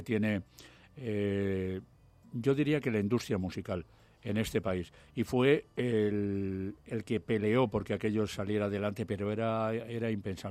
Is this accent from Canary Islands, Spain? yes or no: no; Madrid, Community of Madrid, Spain; Yo soy madrileño por encima de todo, eso es bien cierto, y además soy el Ecuador de 5 generaciones de madrileños.